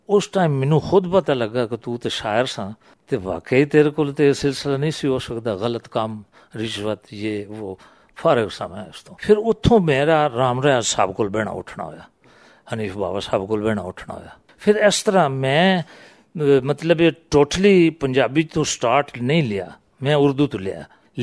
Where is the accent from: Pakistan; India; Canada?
Pakistan; Jhang, Punjab; now in Islamabad, Pakistan; ਮੇਰਾ ਪਿਛੋਕੜ ਇਲਾਕਾ ਜਿਹੜਾ ਰਿਹਾਇਸ਼ ਹੈ ਉਹ ਝੰਗ ਦੀ ਹੈ।